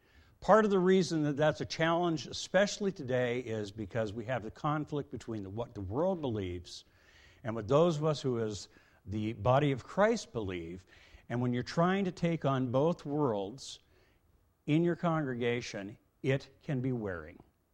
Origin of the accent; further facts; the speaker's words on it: West Coast, United States; I grew up on the West Coast. I grew up for the first 17 years of my life no more than about 8 miles from the Pacific Ocean or some other large body of water